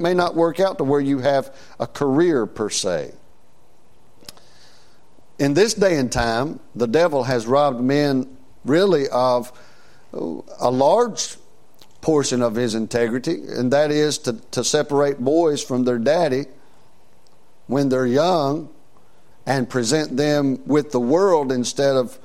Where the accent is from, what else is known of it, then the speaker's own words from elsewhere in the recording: United States; as an American living in this day and time